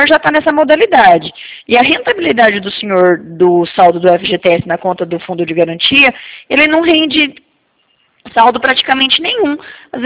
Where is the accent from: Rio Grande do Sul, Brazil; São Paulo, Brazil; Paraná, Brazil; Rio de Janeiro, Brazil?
Paraná, Brazil; Eu sou do Paraná